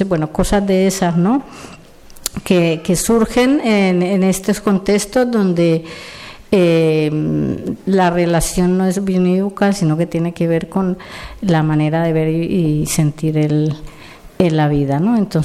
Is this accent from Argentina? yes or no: no; Colombia; yo soy de Colombia